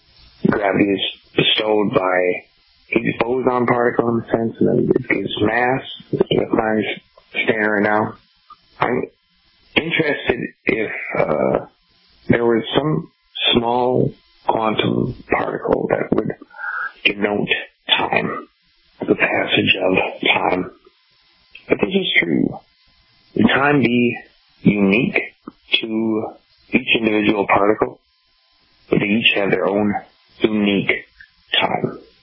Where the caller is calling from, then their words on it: New London, Minnesota, United States; I'm calling from New London, Minnesota.